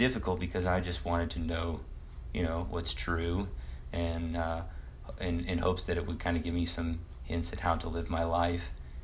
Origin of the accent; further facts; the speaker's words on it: Olathe, Kansas, United States; I grew up in Olathe, Kansas.